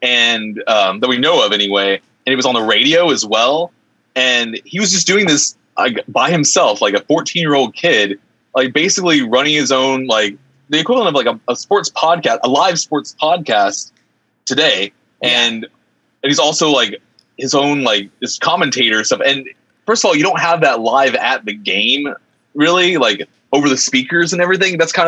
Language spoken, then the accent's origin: English; Arkansas, United States; Oh, less than that. I grew up in Arkansas. My first job when I was 16 in like 2004 or 2006 or something, 2004 probably, I got $5.25 an hour.